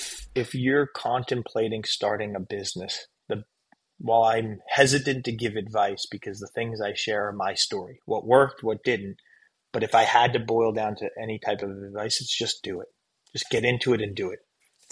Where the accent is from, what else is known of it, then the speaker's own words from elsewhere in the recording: New Jersey, United States; I'm born and raised in New Jersey, and I had never knew what a cheese curd was. And I landed in Madison, Wisconsin